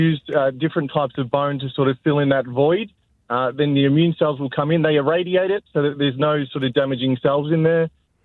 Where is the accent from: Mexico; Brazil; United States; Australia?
Australia; I'm Australian NFL hip and knee replacement, so I might be able to help you with a couple of things.